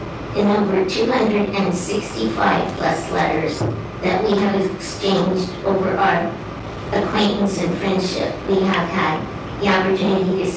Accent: Tucson, Arizona, United States; I grew up in Tucson and have solid relationships with people from all walks of life

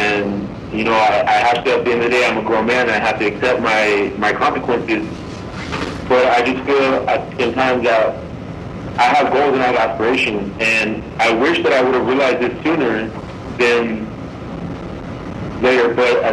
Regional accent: Arizona, United States; I am from Arizona and I'm sure I have a warrant out

